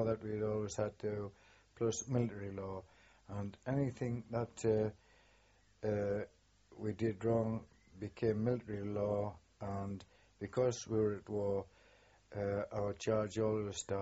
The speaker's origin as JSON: {"language": "English", "town": "Shiny Row", "region": "North East England", "country": "United Kingdom", "tie": "born or raised there", "accent": "Geordie", "said": "But my accent was never a strong Geordie accent, because I'd come from round about the Shiny Row area, which is halfway between Sunderland and county city of Durham"}